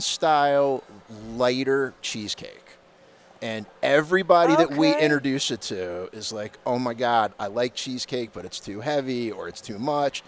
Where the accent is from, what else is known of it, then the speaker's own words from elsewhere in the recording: Baltimore, Maryland, United States; Picked thousands of crabs growing up in Baltimore.